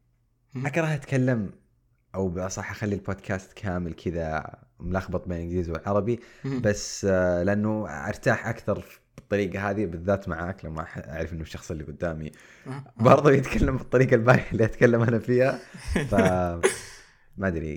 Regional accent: Saudi Arabia; في بعض الناس عقل عندنا في السعودية

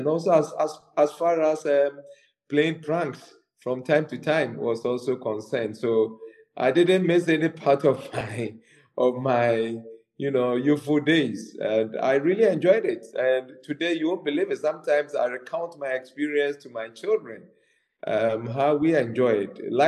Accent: Ghana; Myself as a person, born and bred in Ghana, and in the past, I used to work for Unilever as an FMCG person myself for 13, 14 years.

